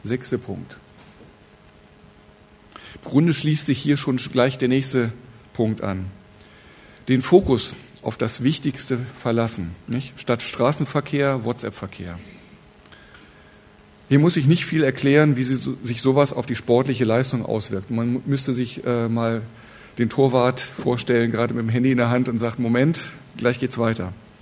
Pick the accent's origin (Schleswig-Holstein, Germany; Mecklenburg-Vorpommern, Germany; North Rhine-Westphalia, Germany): North Rhine-Westphalia, Germany; Bielefeld; Ich komme aus Bielefeld, bin wie gesagt Fußballfan.